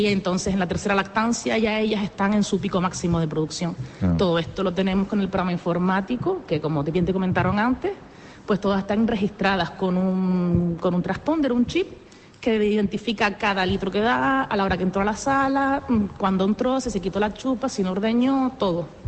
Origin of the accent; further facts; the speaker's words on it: Las Palmas, Canary Islands, Spain; No, yo soy de Las Palmas.